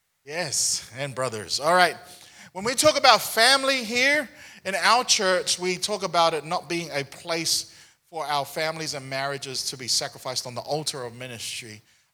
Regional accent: Auckland, New Zealand; I remember growing up in New Zealand, in Auckland, New Zealand. Now, where I lived is an area called Mount Wellington in East Auckland.

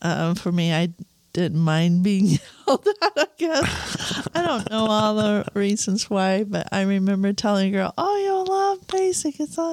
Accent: North Manchester, Indiana, United States; Okay, so I grew up in North Manchester, and my growing up years, my dad always told us that he believed we had a great nation

